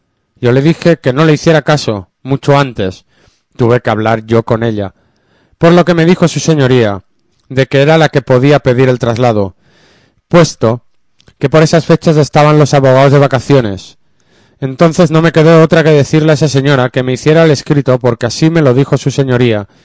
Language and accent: Spanish; Puertollano, Castilla-La Mancha, Spain; Nosotros somos de Puerto Llano, Ciudad Real.